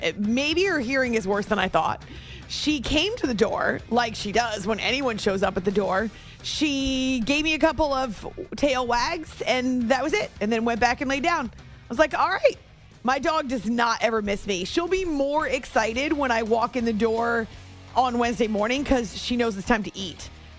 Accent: New Hampshire, United States; When I was growing up in New Hampshire, we were on Lake Winnipesaukee and Newfound Lake almost every weekend during the season because we had a ski boat.

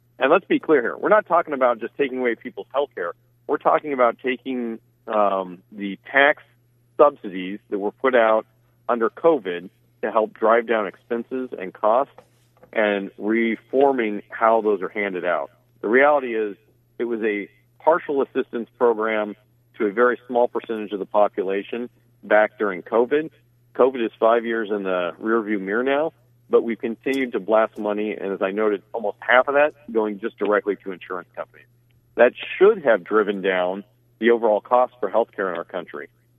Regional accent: Iowa, United States; In my home state of Iowa, 4% of folks are eligible for those subsidies

